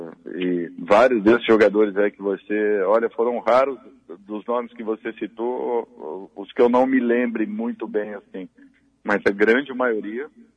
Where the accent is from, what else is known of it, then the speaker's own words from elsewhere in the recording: Araraquara, São Paulo, Brazil; now in Florianópolis, Brazil; Eu sou de Araraquara, tô em Florianópolis já tem 16 anos já.